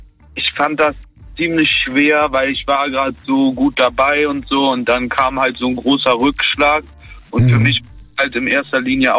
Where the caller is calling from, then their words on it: Leverkusen, North Rhine-Westphalia, Germany; Aus Leverkusen.